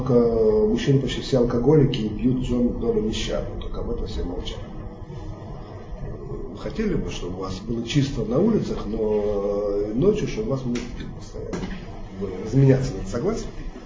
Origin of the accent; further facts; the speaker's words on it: Baku, Azerbaijan; оказалось, что не бакинцы там, а мы тоже из Баку